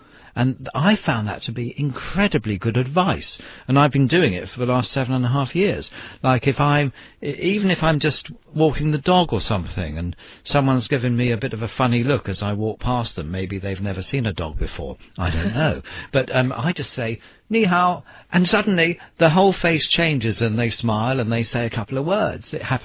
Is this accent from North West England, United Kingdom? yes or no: no; London, United Kingdom; I'm from London